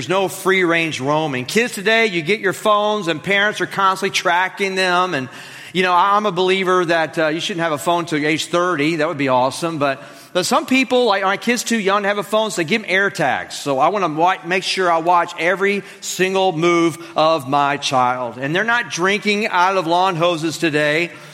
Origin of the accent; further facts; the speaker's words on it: Fort Walton Beach, Florida, United States; And I grew up in Fort Walton Beach, Florida. It was pretty hot there